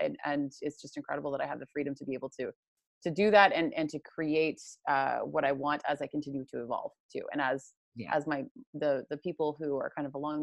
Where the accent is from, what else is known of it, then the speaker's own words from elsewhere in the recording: Canada; now in Indonesia; I am Canadian, but I picked up and took off to Bali about eight or nine months ago